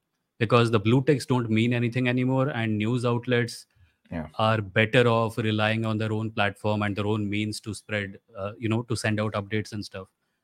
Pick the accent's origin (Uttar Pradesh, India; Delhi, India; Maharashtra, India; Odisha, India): Odisha, India; English is a second language; I am Odia.